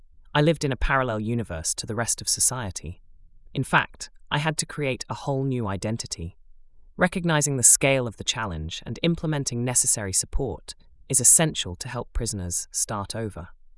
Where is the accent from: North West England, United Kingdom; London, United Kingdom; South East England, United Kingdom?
South East England, United Kingdom; Portsmouth; Growing up in Portsmouth, I was told I was naughty at home, school, and by social workers.